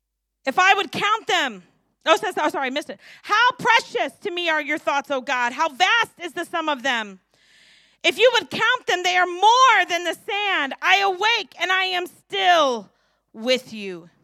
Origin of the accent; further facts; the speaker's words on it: St. Louis, Missouri, United States; My children hate it that I grew up in St. Louis and I know everybody from everywhere.